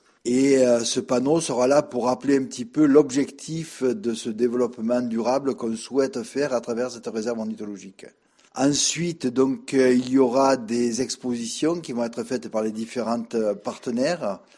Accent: Provence-Alpes-Côte d'Azur, France; Chez nous, en Provence, et principalement dans les Alpes-Haute-Provence

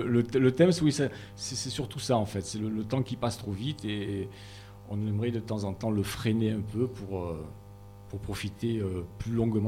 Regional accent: Aubagne, Provence-Alpes-Côte d'Azur, France; Alors, on vient d'Aubagne, de la région d'Aubagne, bon, enfin, Jérémy de Gardanne, mais c'est pas très loin.

